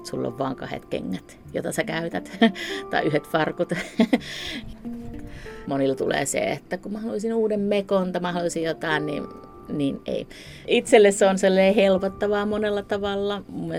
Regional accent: Oulu, North Ostrobothnia, Finland; moved away as an adult; Mä oon alun perin Oulusta, lukion jälkeen 96 kun lähdin, niin mä oon elänyt ympäri maailmaa erilaista nomadielämää.

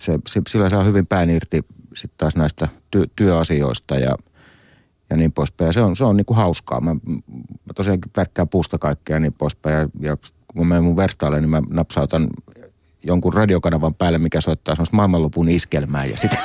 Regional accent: Helsinki, Uusimaa, Finland; mä oon syntynyt Helsingissä ja asunut 27-vuotiaaksi muistaakseni Hesassa.

